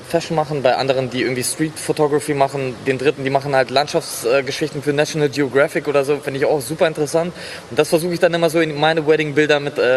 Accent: Belarus; ich habe einen ausländischen Background. Ich komme aus Weißrussland ursprünglich

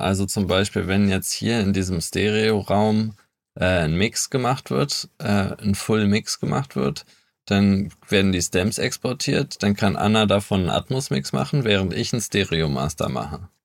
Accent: Berlin, Germany; Und ich als Berliner vermisse sie schmerzlich und habe sie hier wiedergefunden.

